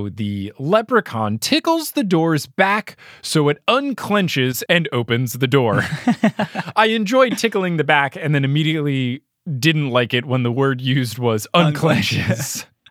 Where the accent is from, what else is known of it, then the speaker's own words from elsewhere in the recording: New Jersey, United States; No, but I'm from New Jersey.